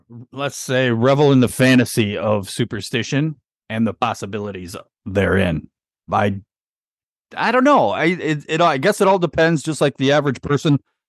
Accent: Wisconsin, United States; But you got to remember, I grew up in Wisconsin.

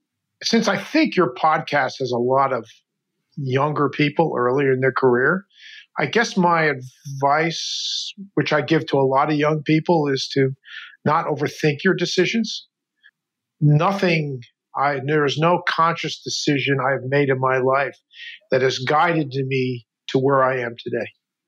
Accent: Connecticut, United States; The furthest I had been from my home was, Philadelphia. And I grew up in Connecticut, so I wasn't very far.

